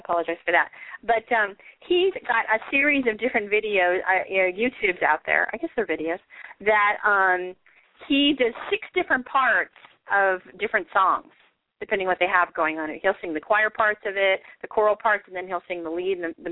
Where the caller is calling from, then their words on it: Riverside, California, United States; And I am calling from Riverside, California, sunny Riverside, California, and we welcome you to the show.